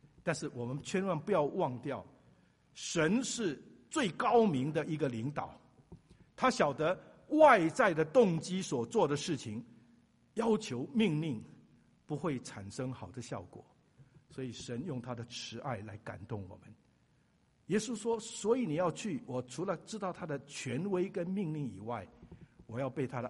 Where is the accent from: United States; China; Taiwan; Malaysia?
Taiwan; 我在台湾长大，服过兵役